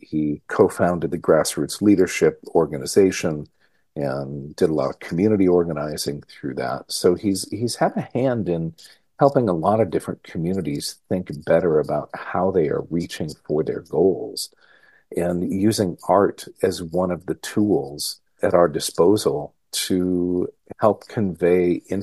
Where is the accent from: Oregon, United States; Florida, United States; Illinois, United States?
Illinois, United States; Rockford; And my hometown of Rockford, Illinois was one of those places. I don't live in Rockford anymore, but I have fondness in my heart for that city.